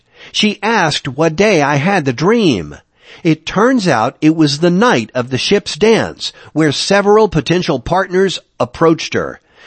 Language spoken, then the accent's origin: English; the South, United States; In that awkward space between teenager and adult, my accent was a symbol of everything I thought I hated about my life in the rural South.